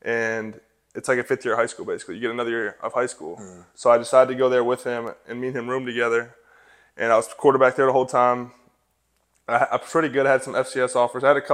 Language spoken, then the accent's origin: English; Lake Orion, Michigan, United States; So I'm from Lake Orion, Michigan. It's about 45 minutes from Detroit.